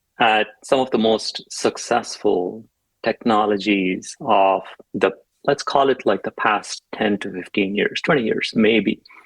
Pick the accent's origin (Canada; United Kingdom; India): India; now in United States; Yeah, so I grew up in India.